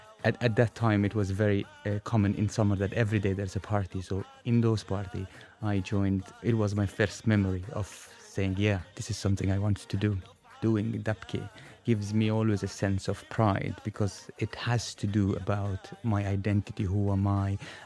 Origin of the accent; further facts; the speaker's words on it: Palestine; English is a second language; now in Ireland; Currently, I am based in Ireland, but I came from Palestine.